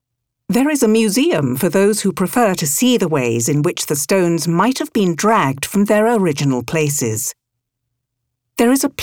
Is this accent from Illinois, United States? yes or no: no; Virginia, United States; While growing up in Virginia, I heard stories about my great-great-grandfather and his brother, who were buried on my grandparents' farm.